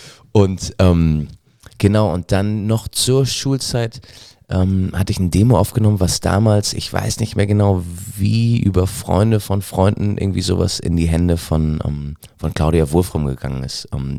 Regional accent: Hamburg, Germany; wieder in Hamburg, wieder in meiner alten Heimatstadt.

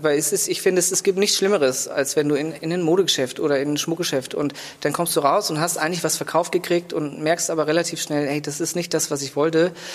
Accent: Lübeck, Schleswig-Holstein, Germany; Ja, ich bin in Lübeck geboren. Ich bin selber zwar halb Engländer, aber ich bin hier in Lübeck geboren, aufgewachsen, habe einen kurzen Stint in England gemacht

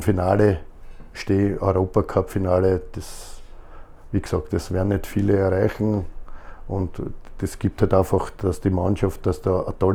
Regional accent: Vienna, Austria; Und ich bin in Jedlersee aufgewachsen, in einer Gegend, wo wirklich damals sehr viele Kinder waren

